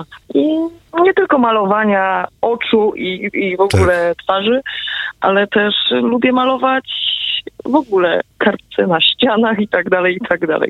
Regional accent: Porąbka, Silesian Voivodeship, Poland; now in Czaniec, Poland; Mieszkam sobie niedaleko w takiej wiosce, w Czańcu. Pochodzę z Porąbki, też wioska jakby dalej, ale jestem bardzo przywiązana do tej mojej małej ojczyzny, do Bielska Białej

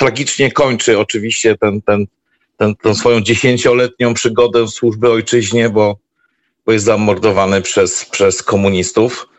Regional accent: Tarnobrzeg, Subcarpathian Voivodeship, Poland; Konkretnie z Podkarpacia. Mhm. Urodziłem się w miejscu, ale wychowałem w Tarnobrzegu

